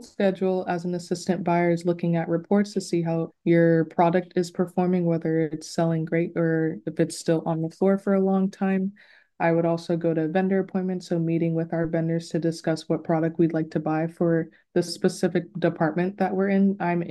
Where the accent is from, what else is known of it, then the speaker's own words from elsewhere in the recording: Mesa, Arizona, United States; also born or lived in Germany; now in Los Angeles, United States; I am originally from Arizona, Mesa, Arizona, to be exact. And I lived in Germany for the first 8 years of my life due to my dad being in the U.S. Army.